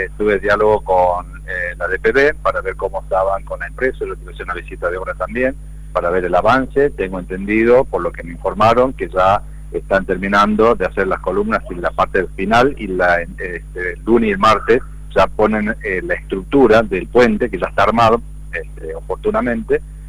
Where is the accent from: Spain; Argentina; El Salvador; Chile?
Argentina; Tucumán; lo que siempre nosotros reclamamos como tucumanos